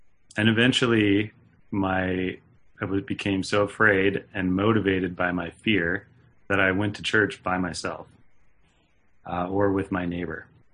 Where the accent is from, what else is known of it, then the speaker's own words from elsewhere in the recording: Turlock, California, United States; I was born and raised in Turlock, California, which is a small town outside of Modesto, here in the Central Valley. It's home to a lot of agriculture, conservatism, and church-going Christians.